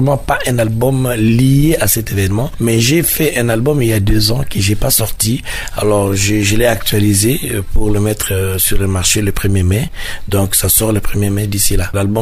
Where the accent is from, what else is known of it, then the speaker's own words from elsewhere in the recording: Kinshasa, DR Congo; je suis natif de Yolo, donc Yolo va me fêter le 1er mai.